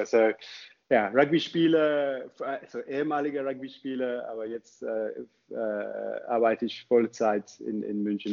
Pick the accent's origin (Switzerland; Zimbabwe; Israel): Zimbabwe; German is a second language; moved away; also born or lived in South Africa; ich komme ursprünglich aus Zimbabwe, aber ich habe hinterher so überall ein bisschen, ich war in Südafrika danach, ich habe studiert in Südafrika